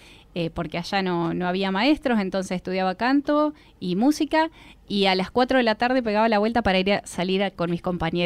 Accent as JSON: {"language": "Spanish", "region": "Buenos Aires Province", "country": "Argentina", "tie": "born or raised there", "said": "Salía del colegio en mi pueblo, que queda a 40 kilómetros de 9 de Julio."}